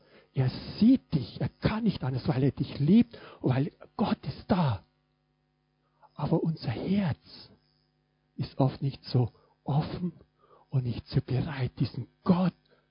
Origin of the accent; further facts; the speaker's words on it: Bavaria, Germany; ich komme aus Bayern und meine Eltern waren Landwirte, also ich kenne das Leben auf dem Bauernhof und wir waren so typisch auch so katholische Familie